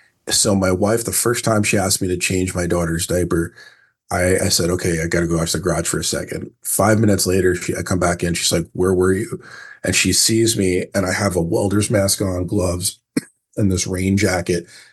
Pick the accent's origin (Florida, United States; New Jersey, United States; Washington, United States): New Jersey, United States; now in San Diego, United States; So, I am coming to you from San Diego, although I never call myself a Californian. I grew up in the East Coast and Jersey, very proud Jerseyan. Moved out here about 13 years ago